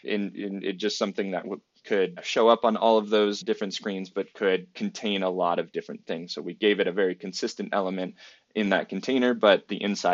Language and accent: English; New York, United States; And I think as a New Yorker who spends time in a very different subway